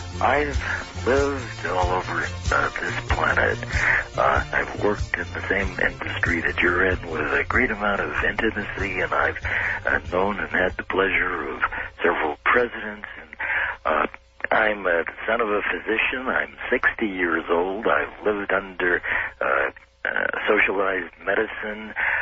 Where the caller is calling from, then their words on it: Seattle, Washington, United States; I'm calling you from Seattle, but listening to you on KGO.